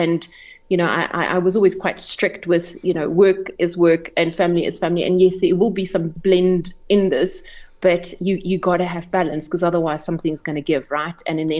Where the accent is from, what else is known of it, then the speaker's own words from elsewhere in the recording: Cape Town, Western Cape, South Africa; I'm born and raised in Cape Town, and it's the place that I feel happiest when I arrive into.